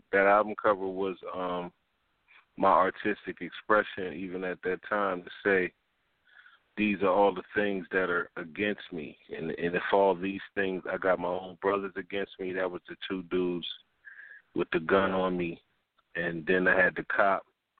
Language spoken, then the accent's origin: English; East Orange, New Jersey, United States; I was always in East Orange or North, you know, growing up in Jersey.